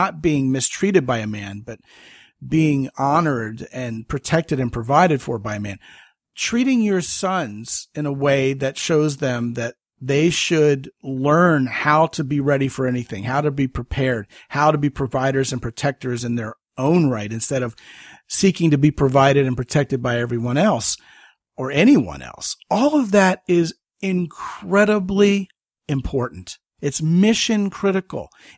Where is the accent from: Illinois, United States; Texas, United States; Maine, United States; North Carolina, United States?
Texas, United States; Actually, I'm a Texan, just like Mr. Brian Ward here is.